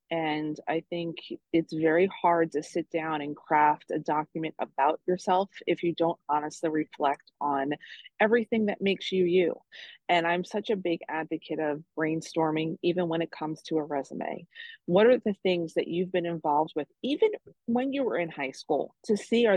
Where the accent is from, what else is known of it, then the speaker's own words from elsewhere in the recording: Staten Island, New York, United States; moved away as an adult; I grew up in Staten Island, New York. I was very far from home.